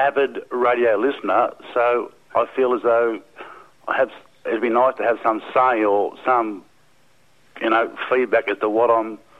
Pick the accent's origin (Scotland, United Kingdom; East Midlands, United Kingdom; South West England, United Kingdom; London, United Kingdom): London, United Kingdom; Eltham; And I come from Eltham